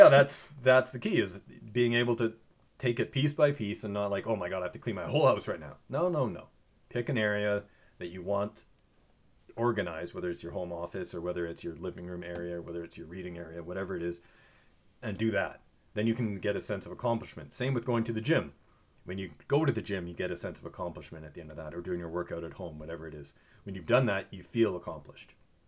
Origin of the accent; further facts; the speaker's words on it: Saskatchewan, Canada; I grew up in Saskatchewan, so cold showers, whatever.